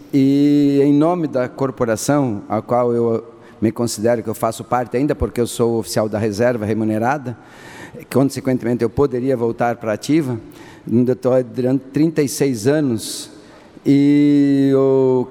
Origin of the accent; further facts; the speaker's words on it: Santa Catarina, Brazil; nós somos catarinenses